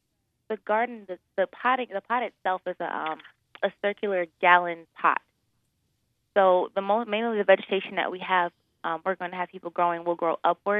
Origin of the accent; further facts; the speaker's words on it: Buffalo, New York, United States; I'm from Buffalo, New York.